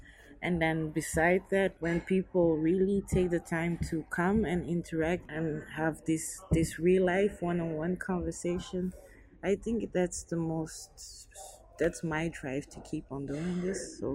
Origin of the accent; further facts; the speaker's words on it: Antwerp, Flanders, Belgium; also born or lived in Butare, Rwanda; I was born in Butare. That's a city in Rwanda. Then I was raised in Antwerp. That's a city in Belgium. And I was also raised by my mom, who is from Togo. She was born in Abidjan.